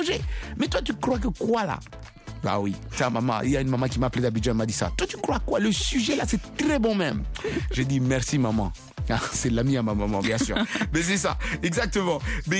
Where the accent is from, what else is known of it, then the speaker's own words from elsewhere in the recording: United States; Je suis américaine.